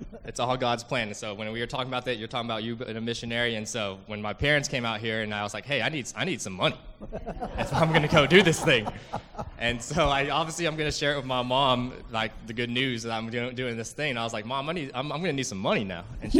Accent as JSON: {"language": "English", "town": "Wylie", "region": "Texas", "country": "United States", "said": "And I come all the way from Wiley, Texas, which is northeast of Dallas."}